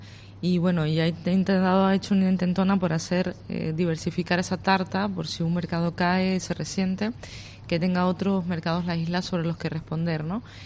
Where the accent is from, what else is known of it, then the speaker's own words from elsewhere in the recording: Canary Islands, Spain; yo soy de Fuerteventura